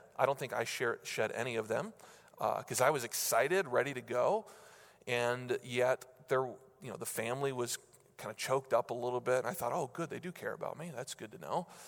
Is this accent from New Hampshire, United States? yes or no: yes; New Hampshire, United States; I grew up in New Hampshire and attended college in South Carolina.